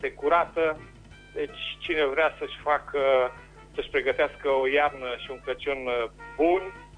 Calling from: Berzovia, Caraș-Severin, Romania; din Berzovia

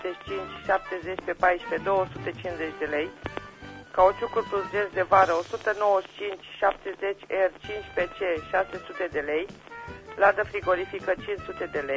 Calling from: Măureni, Caraș-Severin, Romania; de la Măureni

